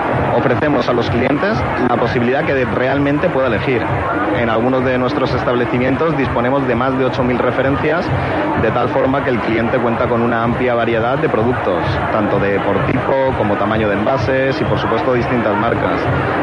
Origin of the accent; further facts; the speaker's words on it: Alicante, Valencian Community, Spain; Soy alicantino